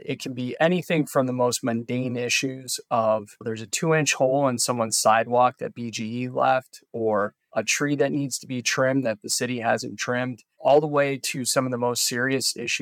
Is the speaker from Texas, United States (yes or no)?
no; New York, United States; also born or lived in Northern Virginia; now in Baltimore, United States; Grew up in upstate New York, moved down south back in 2006, got a job with the federal government in IT. And spent my first year living in Northern Virginia.